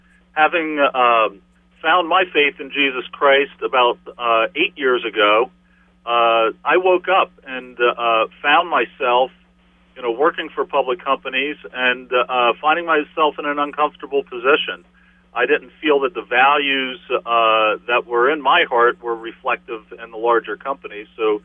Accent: Danville, Pennsylvania, United States; Absolutely. I was born and raised in Danville, Pennsylvania.

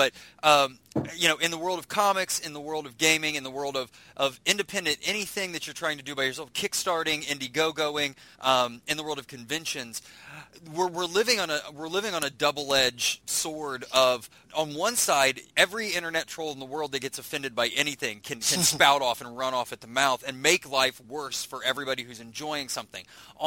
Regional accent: Dayton, Ohio, United States; Well, there was EpicCon in my hometown of Dayton, Ohio.

